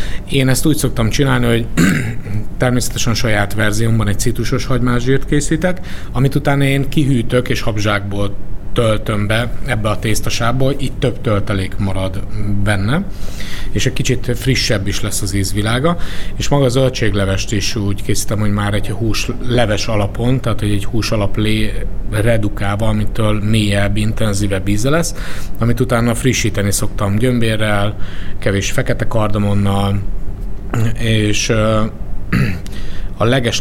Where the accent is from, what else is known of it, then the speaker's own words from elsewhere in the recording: Szabolcs-Szatmár-Bereg, Hungary; Hát Szabolcs-Szatmár-Bereg megyéből származom, ott nőttem fel, és ott a keleti ország részben